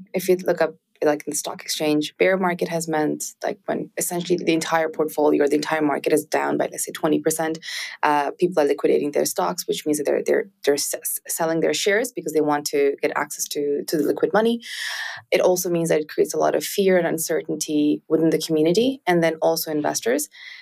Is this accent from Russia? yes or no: no; India; I'm South Asian. I was born and raised in India.